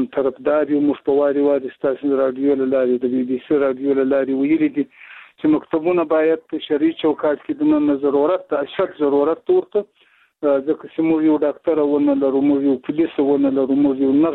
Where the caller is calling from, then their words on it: Zabul, Afghanistan; د زابل ولایت شاجیل ولسوالۍ سره په اړیکه کیم